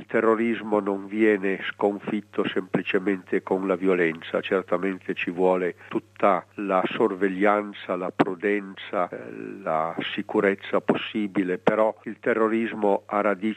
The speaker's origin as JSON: {"language": "Italian", "town": "Turin", "region": "Piedmont", "country": "Italy", "said": "io sono di Torino, quindi non conoscevo Milano"}